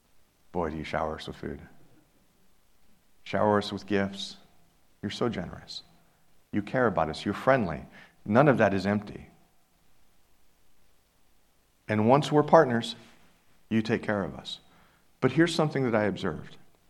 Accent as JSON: {"language": "English", "region": "Ohio", "country": "United States", "said": "I am from Northeast Ohio."}